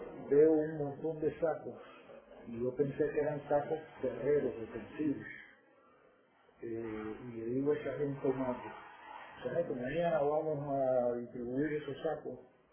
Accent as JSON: {"language": "Spanish", "region": "Pinar del Río", "country": "Cuba", "said": "Entonces que soy pinareño. Mis primeros años fui al colegio Basalle, fui al colegio Valdor, Cuba, de ahí me gradué."}